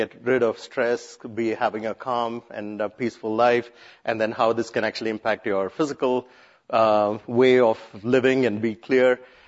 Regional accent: India; I come from India. About 80% of people there are Hindus.

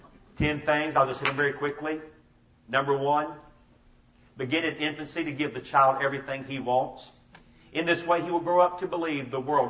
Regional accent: Georgia, United States; I first voted, and that was in 1976 as a Georgian who voted against Jimmy Carter. Amen. And he was, I'm from Georgia.

